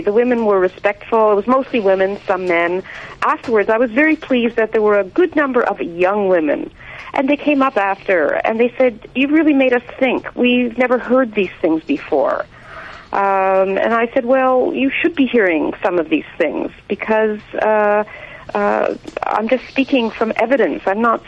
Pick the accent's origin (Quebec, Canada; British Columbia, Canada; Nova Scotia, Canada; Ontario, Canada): Quebec, Canada; now in Montreal, Canada; One correction, I'm from Quebec, actually.